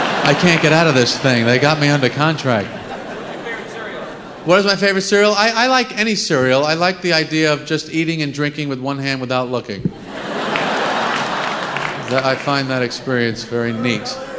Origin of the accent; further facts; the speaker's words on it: Massapequa, New York, United States; Yes, I am from Massapequa. Massapequa is a town on Long Island, I'm sure you may have heard of.